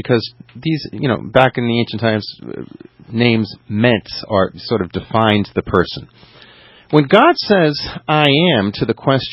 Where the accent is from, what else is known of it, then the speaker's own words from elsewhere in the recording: Canada; I am French Canadian, which means I am not Spanish.